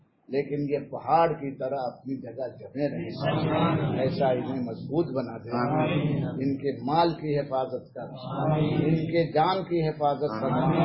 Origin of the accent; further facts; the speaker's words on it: Nagpur, Maharashtra, India; میں ناگپور کا رہنے والا ہوں،